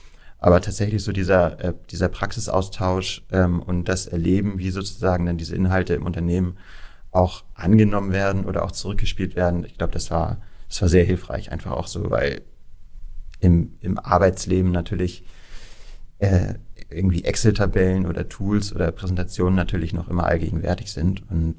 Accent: Kiel, Schleswig-Holstein, Germany; born there; now in Hamburg, Germany; Ich bin gebürtiger Kieler, insofern ist das halt als Nordlicht natürlich schon auch die Stadt, in der man dann normalerweise lebt, wenn man irgendwie Norddeutschland geboren ist und da bleiben will.

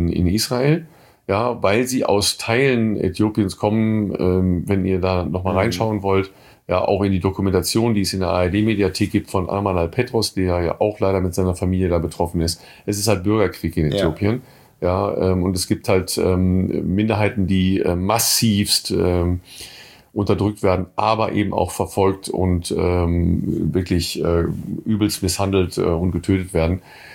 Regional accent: North Rhine-Westphalia, Germany; der kommt aus Coesfeld, das ist 10 Kilometer von meinem Heimatort entfernt

